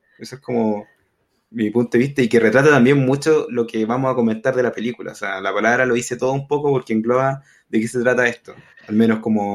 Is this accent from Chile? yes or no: yes; Chile; O sea, nosotros que somos chilenos